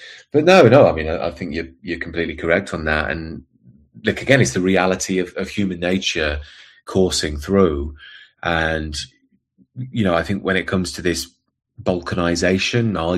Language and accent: English; Leicester, East Midlands, United Kingdom; And again, I grew up in Leicester